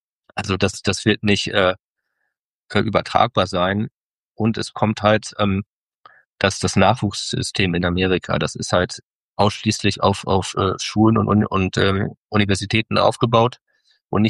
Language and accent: German; Essen, North Rhine-Westphalia, Germany; now in Mülheim, Germany; Ich wohne in Mülheim, ich komme aber aus Essen.